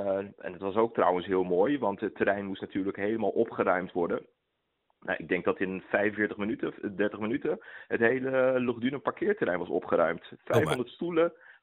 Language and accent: Dutch; Leiden, South Holland, Netherlands; Ik ben ook gewoon een Leidenaar.